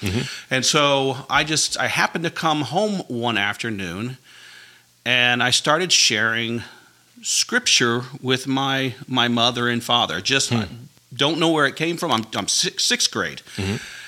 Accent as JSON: {"language": "English", "town": "Norfolk", "region": "Virginia", "country": "United States", "tie": "born or raised there", "moved": "as an adult", "said": "So I grew up in Norfolk, Virginia, but then I joined the Air Force, and Uncle Sam took me all over the world, eventually bringing me here to North Dakota."}